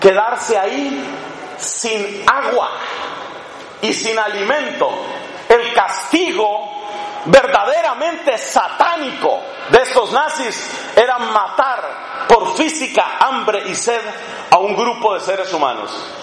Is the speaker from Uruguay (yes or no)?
no; Colombia; Un amigo muy querido de mi propia nacionalidad, yo soy colombiano